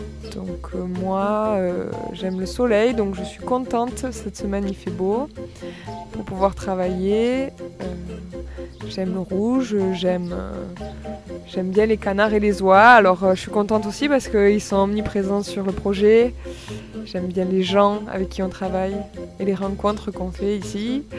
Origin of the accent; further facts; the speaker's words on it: Toulouse, Occitanie, France; je suis étudiante à l'école d'architecture de Toulouse. Je viens donc de Toulouse.